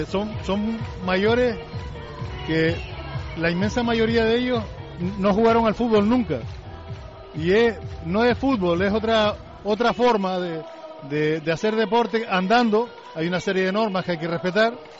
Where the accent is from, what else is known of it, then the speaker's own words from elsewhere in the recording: Canary Islands, Spain; los que somos de Tenerife y los que venimos al estadio todos los domingos